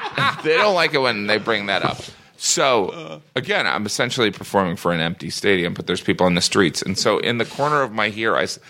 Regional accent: Midwest, United States; All right, I'm from the Midwest. All right? I'm from the Midwest. I love the Northeast.

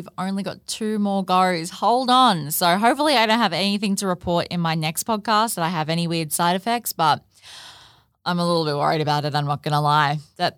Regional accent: Australia; And obviously I'm Australian, so it doesn't have the same impact on Australians as it does in Americans.

